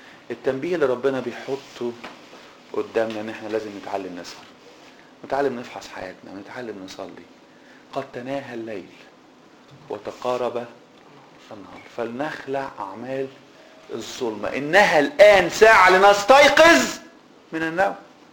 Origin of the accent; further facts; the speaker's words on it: Egypt; المثل اللي عندنا في مصر بنقوله ايه؟